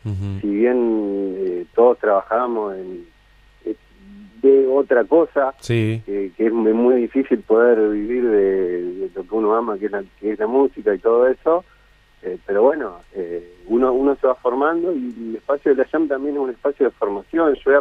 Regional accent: Villa Elisa, Entre Ríos, Argentina; moved away as an adult; now in Paraná, Argentina; claro que yo soy de Villa Elisa, pero ya estoy en Paraná hace 12 años.

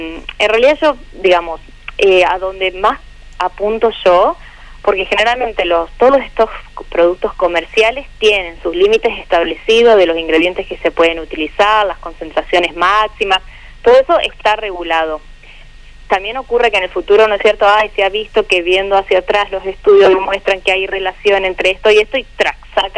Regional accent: Valle María, Entre Ríos, Argentina; pues yo en realidad soy de Valle María

